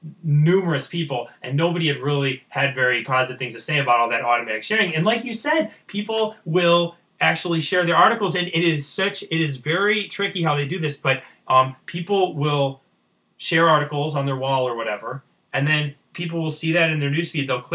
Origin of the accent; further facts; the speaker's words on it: United States; because, you know, I'm an American, you know, but I don't really care.